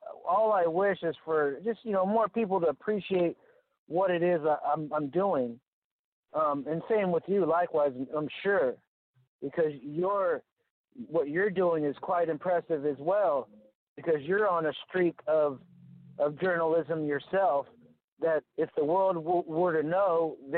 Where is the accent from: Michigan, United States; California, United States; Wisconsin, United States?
California, United States; Bay Area; I'm from the Bay Area, but the further I go from the Bay, literally more people appreciate it